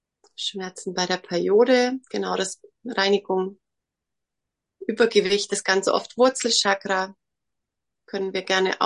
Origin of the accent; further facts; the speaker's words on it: Bavaria, Germany; Ich komme aus dem Allgäu, bin Mama von zwei wundervollen Kindern.